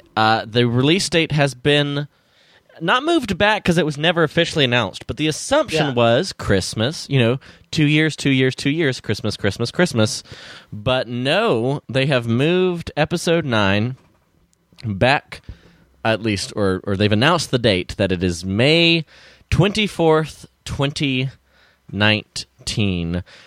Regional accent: Peshawar, Khyber Pakhtunkhwa, Pakistan; I grew up in Peshawar, Pakistan.

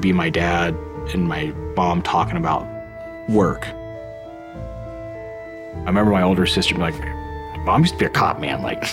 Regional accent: Yosemite, California, United States; I grew up in Yosemite. As a kid, it was just a small town that just happened to be surrounded by a national park, and everyone was kind of linked in some way to the park.

